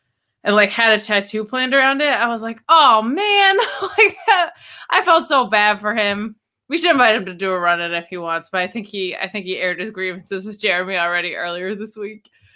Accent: Chicago, Illinois, United States; It has the Chicago stars on it. I am from Chicago.

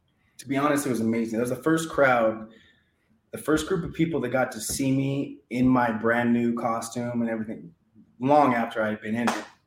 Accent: Reno, Nevada, United States; I couldn't say Reno because no one, you know, it's not like there's no shows or anything out here.

